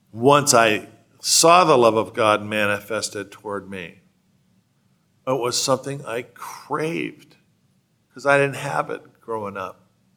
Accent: California, United States; I'm from California, the land of high.

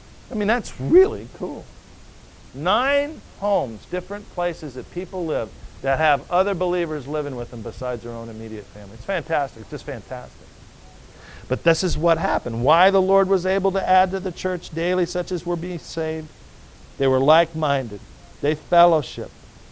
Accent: Georgia, United States; moved away; And when I moved here, I came from Georgia. And the food I hated when I moved here the most was chicken. Because everywhere I went in Georgia, I got chicken.

